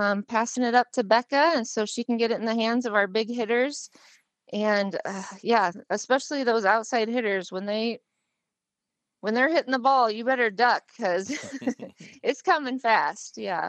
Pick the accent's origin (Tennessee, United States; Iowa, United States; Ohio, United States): Iowa, United States; Oelwein; I'm from Northeast Iowa, a little town called Olwine.